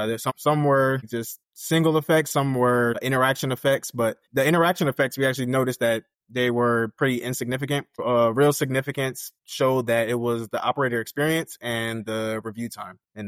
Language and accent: English; Rahway, New Jersey, United States; I grew up in Rahway, New Jersey, not that far from West Point.